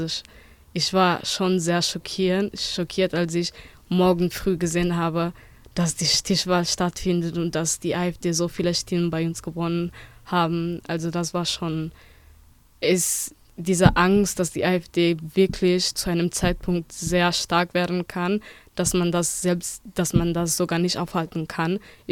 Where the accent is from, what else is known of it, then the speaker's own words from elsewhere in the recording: Duisburg, North Rhine-Westphalia, Germany; Also ich komme aus Duisburg